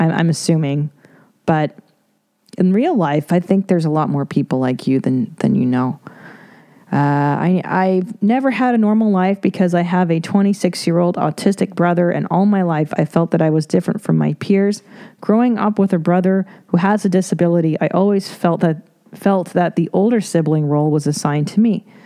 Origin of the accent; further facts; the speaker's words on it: Los Angeles, California, United States; I say depressing because I grew up in Los Angeles. I grew up watching the Rodney King beatings.